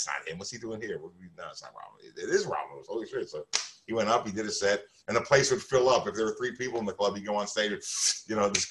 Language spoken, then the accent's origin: English; Hewlett, New York, United States; also born or lived in Far Rockaway; I was born in Far Rockaway, New York, in St. Joseph's Hospital